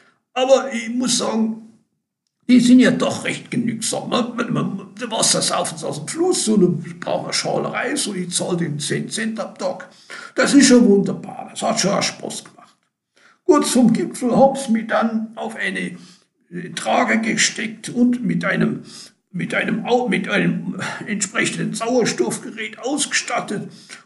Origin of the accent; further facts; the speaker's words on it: Austria; Ich komme aus Österreich, wie man schon hören kann.